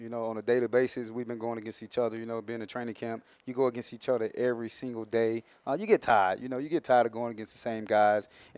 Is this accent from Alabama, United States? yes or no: yes; Mobile, Alabama, United States; I never really seen snow before because I'm from Mobile, Alabama originally.